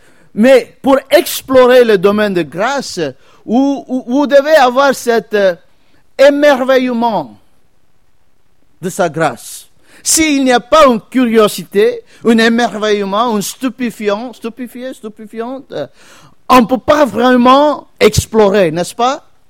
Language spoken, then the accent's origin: French; India; moved away as an adult; also born or lived in Madagascar / Mauritius / Réunion / United States; now in Tours, France; et j'ai grandi en Inde hein, pendant 20 ans, 21 ans, puis j'ai travaillé aux États-Unis.